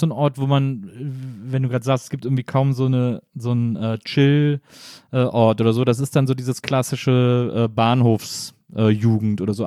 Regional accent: Dibbersen, Lower Saxony, Germany; Dibbersen, ich komme aus Dibbersen.

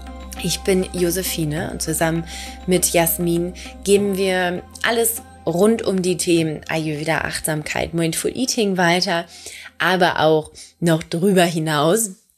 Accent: Hamburg, Germany; ich komme aus Hamburg, also Franzbrötchen

